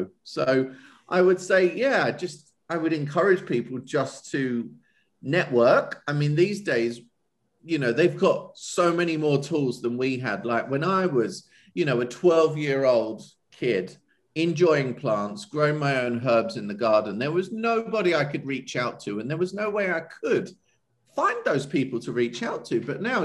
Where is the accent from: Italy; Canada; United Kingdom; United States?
United Kingdom; East of England; I designed a garden full of plants that were raised in Suffolk, which is the county that I'm from in the UK.